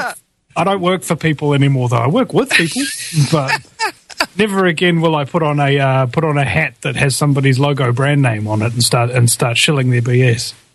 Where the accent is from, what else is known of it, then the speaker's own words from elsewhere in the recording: New Zealand; Okay, I'm from New Zealand. I'm the first New Zealander in history to have an American-based talk radio show